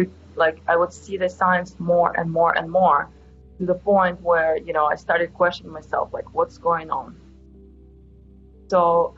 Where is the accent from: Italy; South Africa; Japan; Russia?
Russia; Siberia; English is a second language; moved away as an adult; also born or lived in Central Asia; now in United States; my background is I was born in Russia, the former Soviet Union. Specifically, I lived in the Central Asia region and also Siberia. And I came to the U.S. in 2004. When I was 18, I came to Los Angeles area.